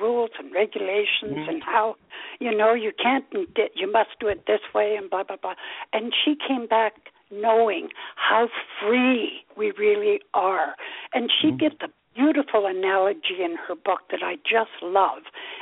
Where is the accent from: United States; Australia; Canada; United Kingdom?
Canada; And I'm Canadian, so I don't, I can't vote